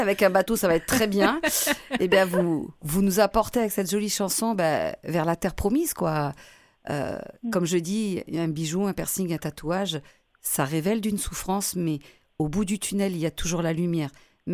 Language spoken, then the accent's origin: French; Italy; avec de l'huile d'olive parce que je suis italienne.